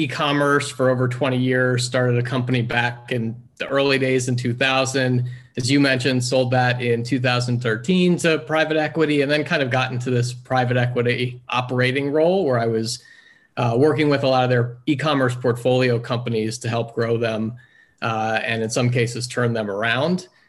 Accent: Florida, United States; So I'm also from South Florida and lived in the Palm Beach area and went to the Breakers Hotel.

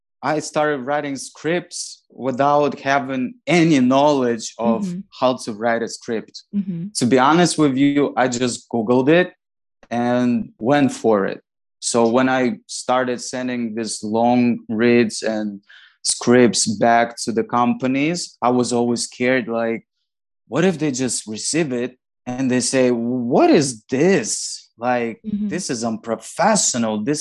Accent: Welby, Moldova; I'm from Welby, Moldova, blah, blah, blah.

